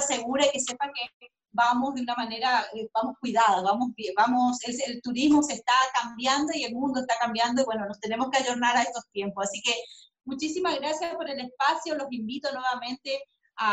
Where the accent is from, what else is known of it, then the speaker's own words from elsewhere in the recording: Corrientes, Argentina; also born or lived in Buenos Aires; now in Paraguay; Yo soy binacional, nací en Argentina, nací en Buenos Aires, pero me crié en Corrientes, o sea que el país aparte. Pero hace 30 años que estoy acá en Paraguay, y entonces me considero binacional